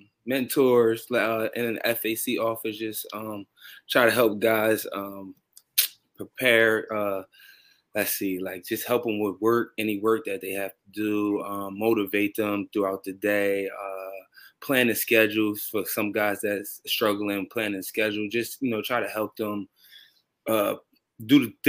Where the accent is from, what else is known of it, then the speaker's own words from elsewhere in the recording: Philadelphia, Pennsylvania, United States; also born or lived in Middletown, Delaware; Well, I come from Philadelphia / Middletown, Delaware.